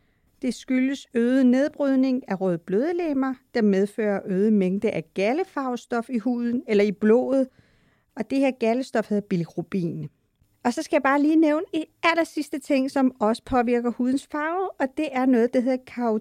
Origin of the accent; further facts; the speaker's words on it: Iran; jeg kommer oprindeligt fra Iran selv, og har den her mørkebrun hud.